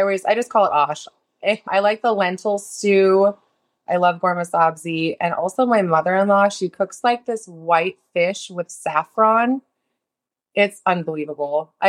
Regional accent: Minnesota, United States; born there; I was born in Minnesota and I was cultured, but not in regards to the Middle East.

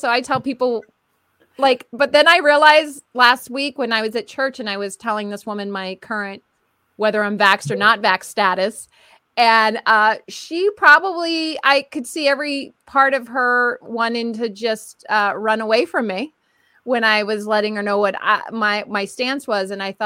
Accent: Florida, United States; You can go to my home state, which is Florida.

